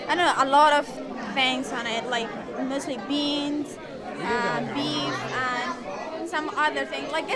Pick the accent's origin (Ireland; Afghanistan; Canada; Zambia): Afghanistan; Bamyan; now in Ghent, United States; I'm an exchange student from Bamyan, Afghanistan.